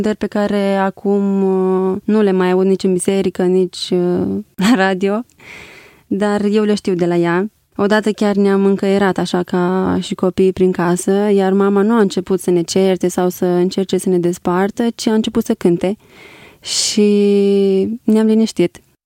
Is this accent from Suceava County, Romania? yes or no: yes; Ipotești, Suceava County, Romania; Am născut în Suceava în anul 1989 și am crescut în Ipotești.